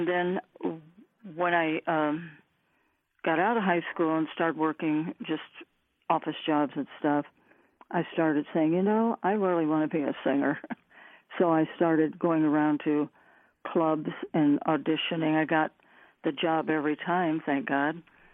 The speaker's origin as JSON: {"language": "English", "town": "Indianapolis", "region": "Indiana", "country": "United States", "tie": "born or raised there", "lives_now": "San Francisco, United States", "said": "Right. Walked everywhere. Yes, walked downtown all the time. From Lockerbie Street, where I lived."}